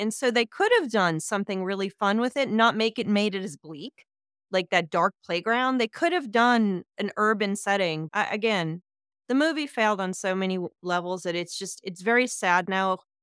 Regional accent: New Jersey, United States; when growing up in New Jersey, we actually did have a tornado come through the town.

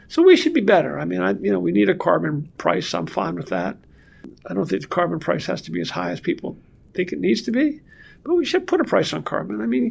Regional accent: York, Pennsylvania, United States; So I grew up in York, Pennsylvania, 10 miles south of Three Mile Island.

